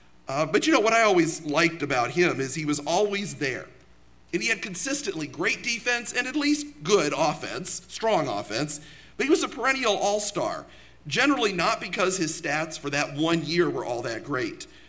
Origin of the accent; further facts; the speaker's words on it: Baltimore, Maryland, United States; And all of that for my hometown team, the Baltimore Orioles.